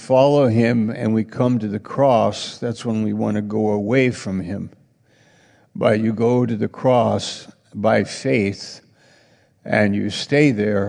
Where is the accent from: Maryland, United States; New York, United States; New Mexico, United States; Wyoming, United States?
New York, United States; I went to a small Bible college, and I'm from New York, and I was up in Maine, and I didn't know anybody